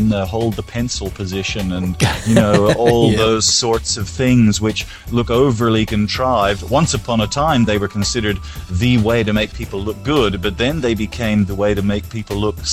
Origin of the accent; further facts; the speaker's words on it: Prince George, British Columbia, Canada; moved away; also born or lived in Vancouver; I lived in Vancouver when I was a very little boy, so I'll be there, but I'd love to pop across to Prince George